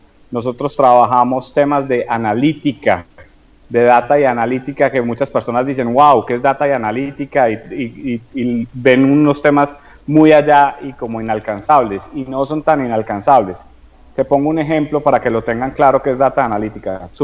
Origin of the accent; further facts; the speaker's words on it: Colombia; cosa que no habíamos nosotros como colombianos he podido arrancar desde hace muchísimos años